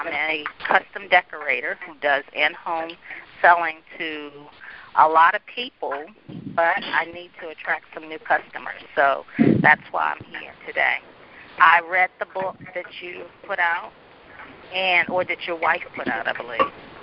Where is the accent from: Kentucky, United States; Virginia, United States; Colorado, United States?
Virginia, United States; Glen Allen; I'm from Glen Allen, Virginia, which is a suburb of Richmond, Virginia.